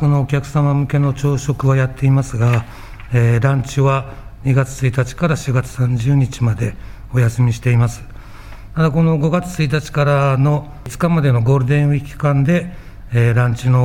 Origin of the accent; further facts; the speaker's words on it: Kamikawa, Hokkaido, Japan; 私は昭和37年生まれの、今59歳です。村長のあります上川町出身でして、地元の高校を卒業した後に調理師学校を行きまして、その後札幌の洋食レストランから、